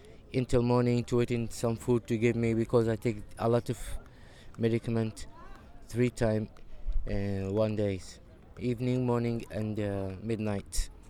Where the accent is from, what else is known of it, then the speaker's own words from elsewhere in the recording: South Sudan; English is a second language; moved away as an adult; now in France; I'm from South Sudan. I arrived to Europe from Germany to France and Paris.